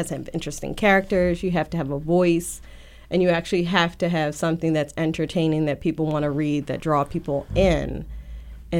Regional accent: Baltimore, Maryland, United States; I am from Baltimore.

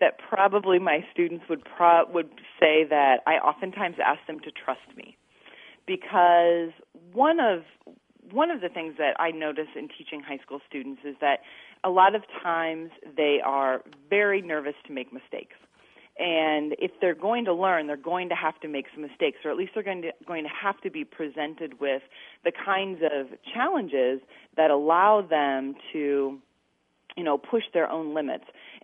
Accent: Winterset, Iowa, United States; I'm really fortunate to be truly a product of the Iowa school system. I wasn't born in Winterset, but I was raised in Winterset and went to school there.

